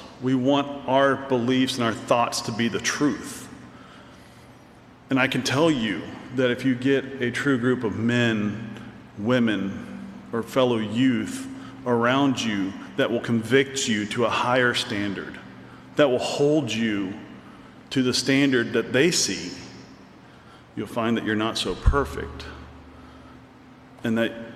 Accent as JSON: {"language": "English", "region": "South Carolina", "country": "United States", "said": "I'm from South Carolina. We hunt hogs because we have to."}